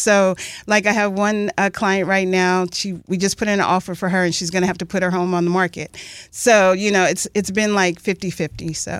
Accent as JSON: {"language": "English", "town": "Los Angeles", "region": "California", "country": "United States", "said": "Yeah, I'm from Los Angeles. I've lived in Northern California, but mainly Southern California."}